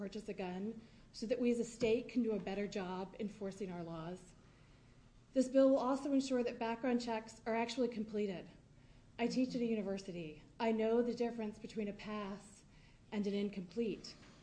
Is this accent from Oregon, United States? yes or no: yes; Corvallis, Oregon, United States; I'm from Corvallis, and I'm also a volunteer with Moms Demand Action.